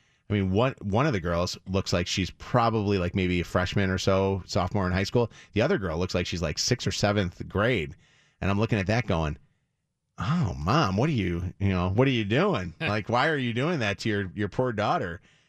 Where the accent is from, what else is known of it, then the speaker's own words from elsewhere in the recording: Orland Park, Illinois, United States; from my hometown of Orland Park, right. Illinois, Chicago suburb.